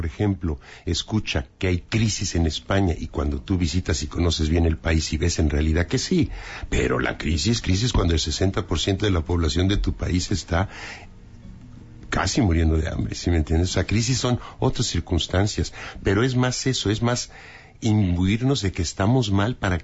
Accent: Mexico; born there; Soy de origen italiano, nací en México.

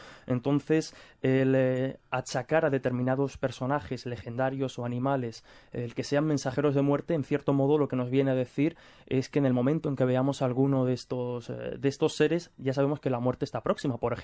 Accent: Castilla-La Mancha, Spain; Yo, por ejemplo, como manchego que soy, pues en muchísimos pueblos de Castilla-La Mancha encontramos precisamente el cuervo como representación de la muerte

